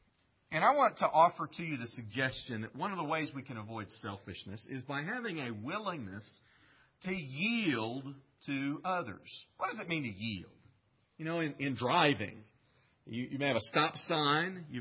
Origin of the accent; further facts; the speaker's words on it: United States; Well, we're proud of the fact that we live in a free country. I'm proud to be an American.